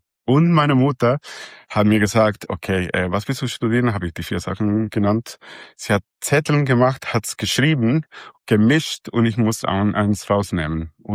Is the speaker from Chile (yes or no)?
yes; Santiago, Santiago Metropolitan Region, Chile; now in Switzerland; Also, geboren bin ich in Chile, mittlerweile mit einem Schweizer Pass, weil mein Urgroßvater aus der Schweiz gekommen ist. Er hat sich immer daran gekümmert, dass alle in die Familie weiter Schweizer werden. Und ich war auch in einer Schweizer Schule in Santiago